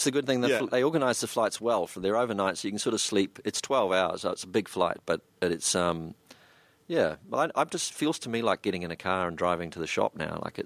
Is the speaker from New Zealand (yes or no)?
yes; New Zealand; it was being a New Zealander and standing in the middle of a group of people and really not saying hardly anything